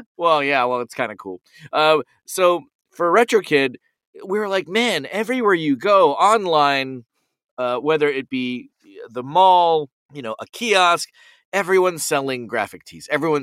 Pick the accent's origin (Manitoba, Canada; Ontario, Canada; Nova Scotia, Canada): Ontario, Canada; Toronto; we grew up in Toronto, Ontario, Canada, that is basically like, you know, New York's ugly step cousin from the north. We're very small, much smaller, but still a big city, still very much a big melting